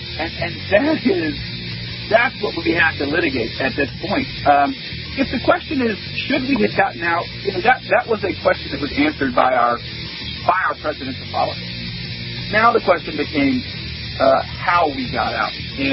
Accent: United States; And as an American, whatever party you are, it's devastating.

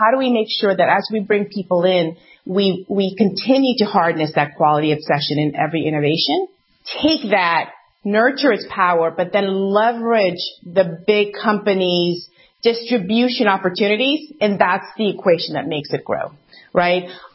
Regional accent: United States; also born or lived in Europe / Asia; Growing up in America, I never felt 100% American for one ever reason or the other.

